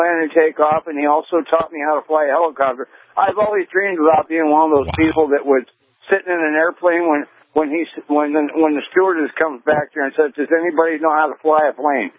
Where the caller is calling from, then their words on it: Golden Shores, Arizona, United States; Yeah, I'm calling from Golden Shores, Arizona, listening to you on K-Talks.